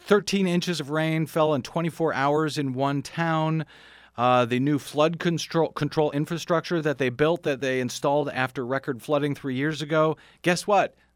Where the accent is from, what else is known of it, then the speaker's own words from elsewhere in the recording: Missouri, United States; Meanwhile, in my home state of Missouri, you were out there in your home state of Texas.